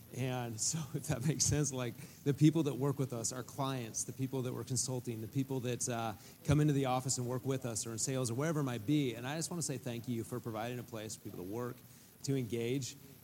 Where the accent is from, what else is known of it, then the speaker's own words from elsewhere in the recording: Kitsap, Washington, United States; So I grew up in Kitsap here, born and raised.